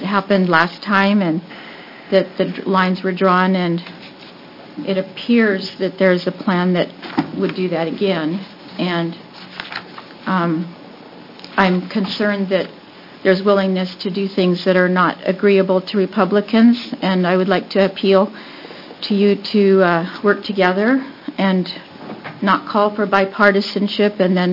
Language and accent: English; United States; I'm from Marion County